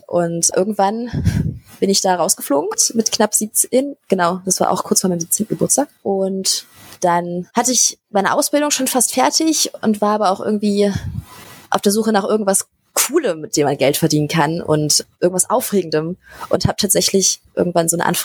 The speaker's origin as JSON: {"language": "German", "region": "Berlin", "country": "Germany", "tie": "born or raised there", "said": "ich werde übrigens nächsten Monat 19. Und ich komme aus Berlin. Ich bin hier geboren und wohne hier"}